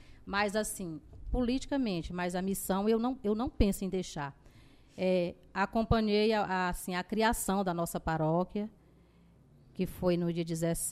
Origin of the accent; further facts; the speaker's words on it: Barra do Piracuruca, Brazil; a minha comunidade, onde eu nasci, Barra do Piracuruca. E eu vivia lá naquela comunidade, distante